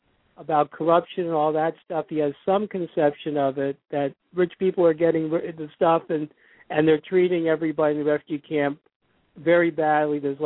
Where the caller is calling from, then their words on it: Lehighville, Pennsylvania, United States; from Lehighville, Pennsylvania Coffee Party.